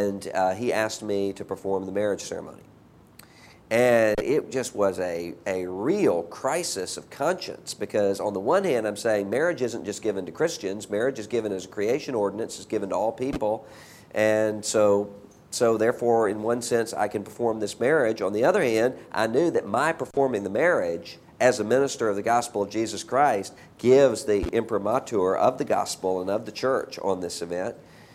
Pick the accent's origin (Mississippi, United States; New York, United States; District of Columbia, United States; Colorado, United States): Mississippi, United States; Biloxi; And in my hometown, Biloxi, Mississippi, I can see things starting to rebuild and starting to come back.